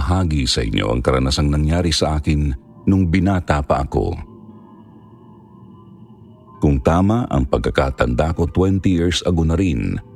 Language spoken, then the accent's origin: Tagalog; Calabarzon, Philippines; Umuwi ako noon sa probinsya namin sa Quezon Province